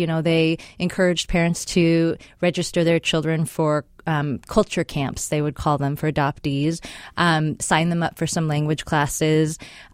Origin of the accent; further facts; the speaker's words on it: Seattle, Washington, United States; So I grew up here in North Seattle, but it was back in the days of mandatory busing.